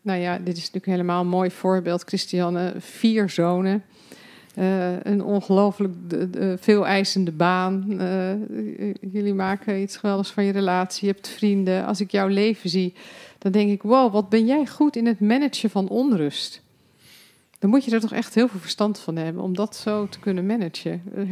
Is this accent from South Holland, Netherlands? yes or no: yes; Scheveningen, South Holland, Netherlands; Ik kom uit Scheveningen. We hadden vroeger een huisje op het Luxebad.